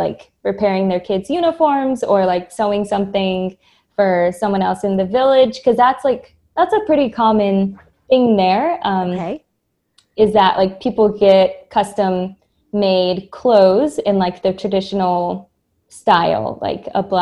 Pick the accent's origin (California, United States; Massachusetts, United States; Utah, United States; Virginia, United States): Virginia, United States; Yeah, I was raised in Southern Virginia, but my father was born there.